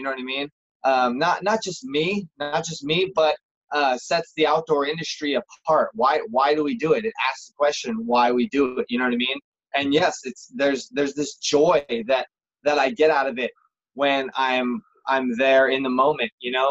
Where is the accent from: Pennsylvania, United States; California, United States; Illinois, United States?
California, United States; Oakley; I grew up in the Bay Area in Oakley, California. So Tahoe was about an hour drive.